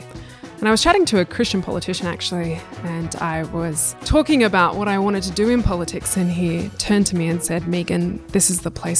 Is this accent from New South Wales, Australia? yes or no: yes; Westmead, New South Wales, Australia; I was born in Westmead, went to school there, got my first job in Western Sydney, started working and doing all my community work in Western Sydney.